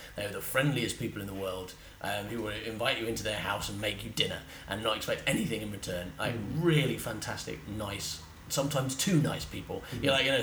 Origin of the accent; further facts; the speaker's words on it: England, United Kingdom; And I'm English, so I'm like, yeah, you've done terrible, things were terrible things.